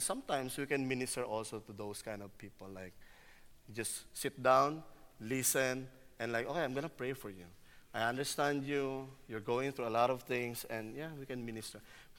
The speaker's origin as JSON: {"language": "English", "country": "Philippines", "said": "but I'm still Filipino, right?"}